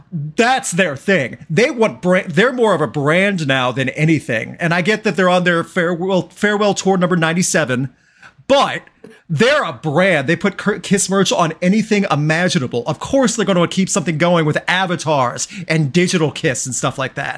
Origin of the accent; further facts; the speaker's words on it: St. Louis, Missouri, United States; That was, that was always a big thing for me because I'm from St. Louis. And especially back then, St. Louis didn't always get the love that New York City or Chicago or LA gets.